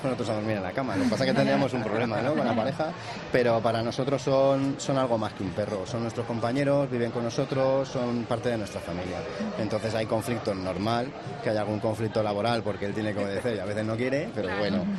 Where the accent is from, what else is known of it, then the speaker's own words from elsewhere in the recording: Zaragoza, Aragon, Spain; nosotros que venimos de Zaragoza, que estamos desplazados desde Zaragoza